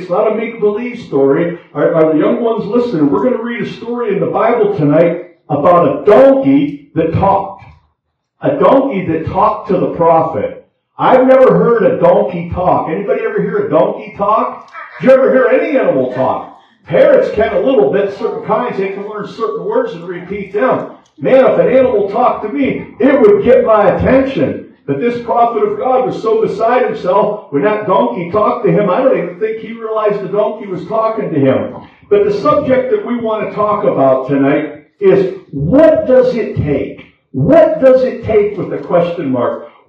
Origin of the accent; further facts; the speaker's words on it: Pennsylvania, United States; You know, me, I grew up in Northwest Pennsylvania. I know how to do motorcycle things.